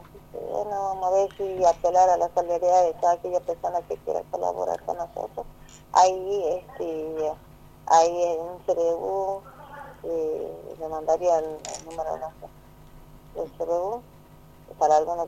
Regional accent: Acambuco, Salta, Argentina; now in Tartagal, Argentina; De Acambuco, y vivíamos en Tartagal. O sea, vivimos en Tartagal, pero nosotros somos nativos de Acambuco.

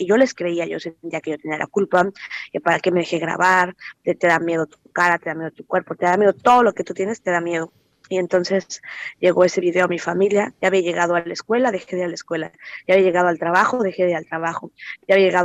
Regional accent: Mexico; Y eso no estaba tipificado como delito en mi país, en México

